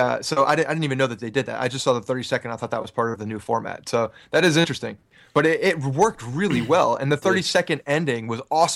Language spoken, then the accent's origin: English; Ridgewood, New Jersey, United States; I grew up in Ridgewood, New Jersey in Bergen County.